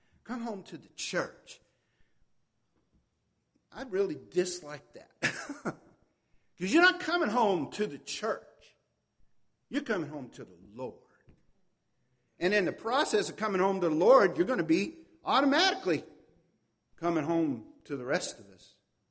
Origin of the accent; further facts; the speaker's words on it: Tulare, California, United States; I remember J.P. Williams telling us one time in Tulare, it actually in my hometown, we had a big campaign for Christ.